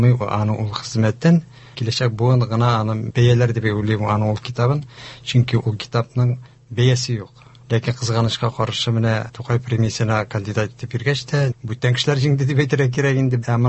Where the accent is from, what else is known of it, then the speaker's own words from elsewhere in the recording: Tashlyyar, Tatarstan, Russia; Мин инде Мөслим районы Ташлыяр авылыннан, безнең Ташлыяр авылы Хыстүрлек Кутусабый менә безнең авылдан, әнием Сарман ягыннан, әтием Мөслим районыннан.